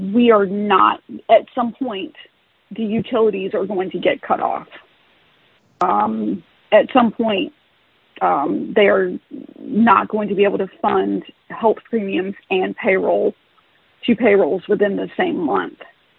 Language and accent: English; the South, United States; And I'm from the South, you know.